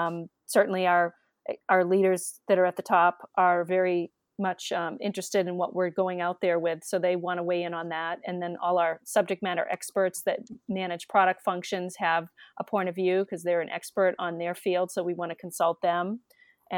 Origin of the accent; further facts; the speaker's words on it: Massachusetts, United States; I grew up in the Massachusetts suburbs, and I went to college at University of Connecticut